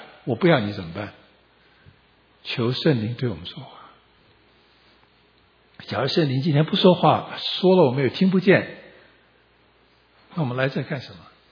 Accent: Taiwan; 我从小在台湾就被教勿忘再举

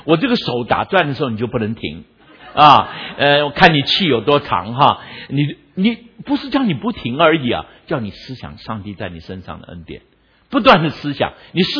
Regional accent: China

